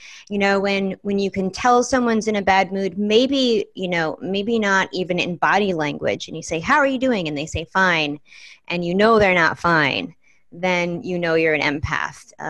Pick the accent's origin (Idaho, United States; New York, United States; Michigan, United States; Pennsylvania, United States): New York, United States; also born or lived in Brooklyn; now in Los Angeles, United States; I'm originally from New York. I spent 10 years living in Brooklyn. I was born in upstate New York. I'm in LA now on the beach.